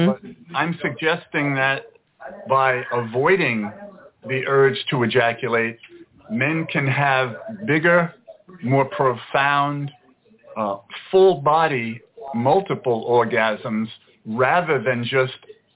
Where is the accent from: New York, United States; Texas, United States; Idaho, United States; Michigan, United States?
New York, United States; New York City; now in California, United States; Well, not exactly. I've been here for about 30 years, though. I'm originally from New York City.